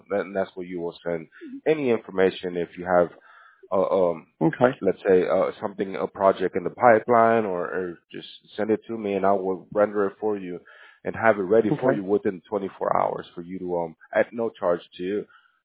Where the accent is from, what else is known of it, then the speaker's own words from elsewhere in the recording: El Salvador; now in United States; I'm from El Salvador. I also got my green card, able to work in the U.S.